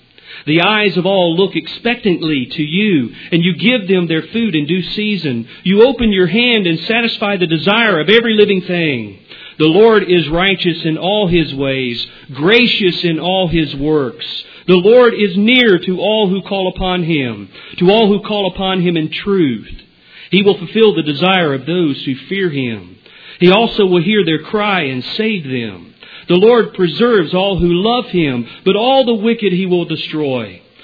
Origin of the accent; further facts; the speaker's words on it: Canada; Our neighbors have faced it alone, and I'm one Canadian who is tired of hearing them get kicked around.